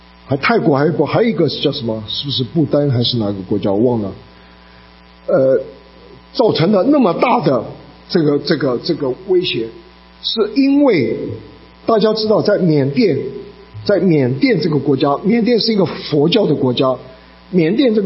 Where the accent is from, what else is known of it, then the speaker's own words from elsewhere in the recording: Taiwan; 当然我从台湾来我没有资格讲这个话